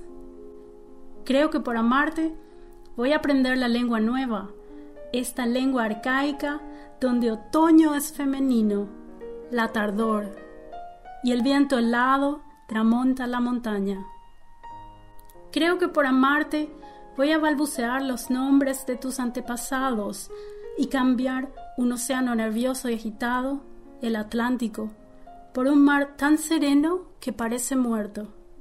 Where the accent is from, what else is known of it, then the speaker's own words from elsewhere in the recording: Asunción, Paraguay; de Asunción, Paraguay